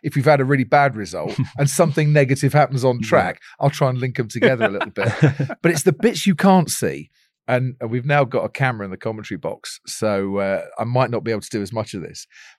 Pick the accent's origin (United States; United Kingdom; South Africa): United Kingdom; Stevenage, East of England; I grew up in Stevenage. So Stevenage, new town in Hertfordshire, home of the roundabout and the 7-time Formula One world champion, Lewis Hamilton.